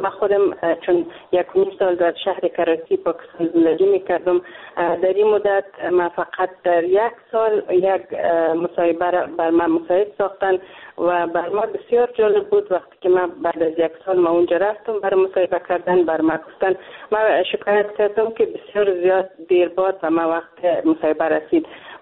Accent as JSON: {"language": "Persian", "country": "Afghanistan", "moved": "yes", "said": "ما یک افغان هستم، اینجا مهاجر آمدیم"}